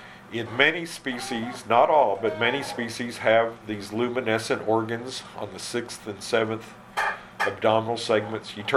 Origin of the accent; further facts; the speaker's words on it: Indiana, United States; Where I grew up in Indiana, they were everywhere.